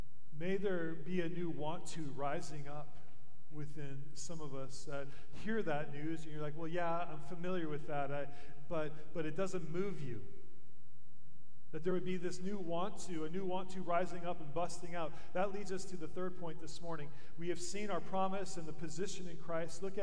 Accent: Michigan, United States; born there; Did you know I was born in Michigan? So guess who I was cheering for? Just kidding. Commandments, I was born in Michigan.

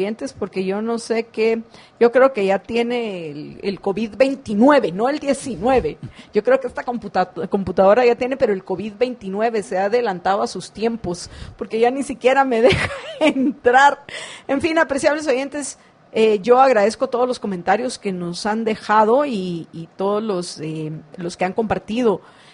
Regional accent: Guatemala; si yo vengo de Europa, soy guatemalteca

